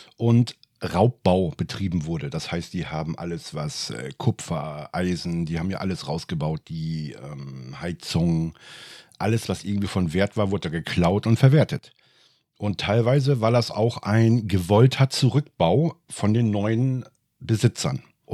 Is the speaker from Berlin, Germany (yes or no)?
no; Aurich, Lower Saxony, Germany; als ich als kleiner Junge in den Bibliotheken von Aurich rumgestöbert habe nach paranormalen Sachen